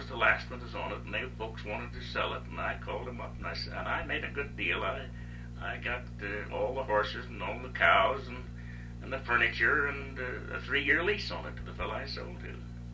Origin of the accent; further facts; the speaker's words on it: Ouray, Colorado, United States; also born or lived in Denver; 1880, and in 1881, in September, I was in Ouray. I was a baby in arms. And Father met us at Gunnison, and we come from Gunnison by stage to Ouray.